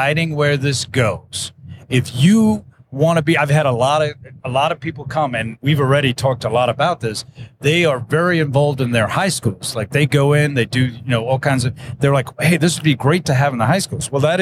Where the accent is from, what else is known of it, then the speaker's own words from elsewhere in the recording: South Africa; We grew up in South Africa and my dad was an industrial psychologist.